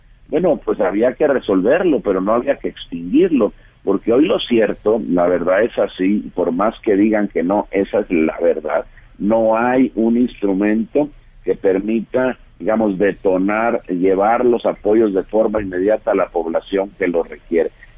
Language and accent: Spanish; Veracruz, Mexico; Yo soy de Veracruz y en Veracruz es el estado con más alta inestabilidad por fenómenos naturales.